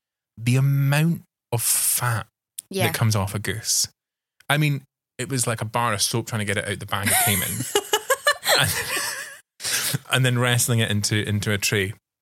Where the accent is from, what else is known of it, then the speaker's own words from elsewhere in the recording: Paisley, Scotland, United Kingdom; Growing up in Paisley, I had not really thought of Paisley as being a centre for food innovation